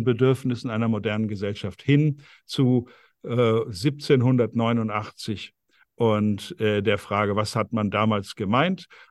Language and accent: German; North Rhine-Westphalia, Germany; Ja, da bin ich geboren, meine Eltern, Großeltern, alles, was ich kenne, Ostwestfalen. Und dann stelle ich plötzlich raus, dass ich da 40% englische Wurzeln habe, ein bisschen Französisch und noch 9% Island